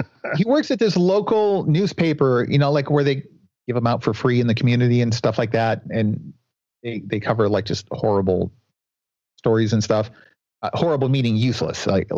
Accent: Washington, District of Columbia, United States; I grew up near the Beltway in D.C., and if I want to watch cars drive around in a circle all day, I could just go commute to work, you know.

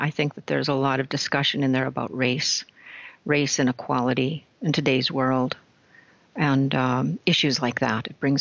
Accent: Saskatchewan, Canada; I'm Canadian. I'm from Saskatchewan originally.

